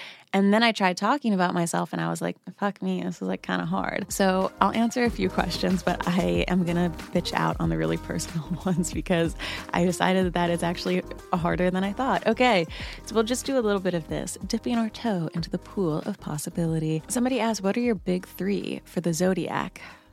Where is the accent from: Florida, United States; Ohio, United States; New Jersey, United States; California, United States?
New Jersey, United States; So I was born in New Jersey.